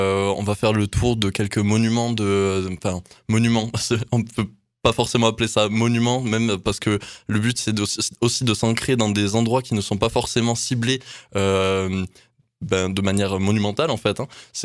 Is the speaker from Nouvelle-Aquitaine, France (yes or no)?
no; Baraqueville, Occitanie, France; Donc je viens d'Aveyron d'abord, je suis originaire de Barraqueville et j'ai fait mes études à Albi